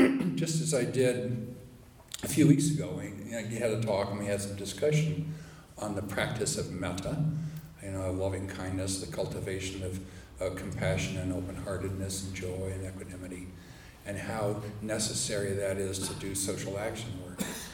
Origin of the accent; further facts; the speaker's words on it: Tucson, Arizona, United States; Tucson was my hometown. It's where I grew up. I grew up in the home my parents built in the mountains west of Tucson, in the upper Sonoran Desert.